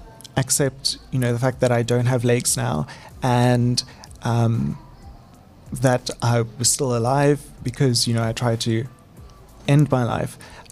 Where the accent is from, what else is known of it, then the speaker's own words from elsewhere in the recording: Melkbosstrand, Western Cape, South Africa; I grew up in Melkbosstrand. It's a small village on the west coast. So everyone kind of knew everyone because it was so small. And it was a very safe place to grow up, but very quiet.